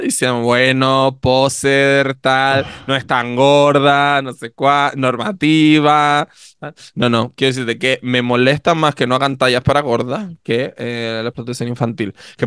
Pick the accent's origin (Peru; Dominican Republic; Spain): Spain; Canary Islands; pero en la cintura para abajo, como buena canaria, sabemos que podemos ir en chola, pantalones cortos